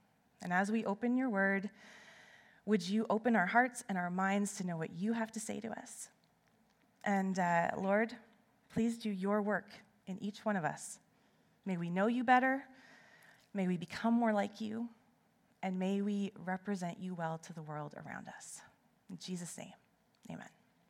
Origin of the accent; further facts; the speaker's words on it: Toronto, Ontario, Canada; moved away as an adult; now in British Columbia, Canada; we came here from Toronto 9 years ago, and it was actually, we originally came over to BC so that my husband could go to school, and we were going to go home after a couple years.